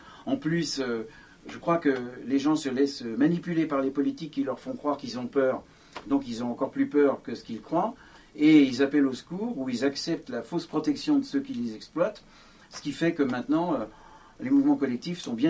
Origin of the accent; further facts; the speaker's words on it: Martinique, France; born there; je suis né à la Martinique